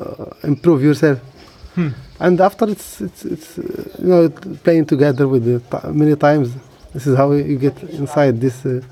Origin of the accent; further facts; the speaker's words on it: Essaouira, Marrakesh-Safi, Morocco; born there; English is a second language; I am because I was born in Essaouira.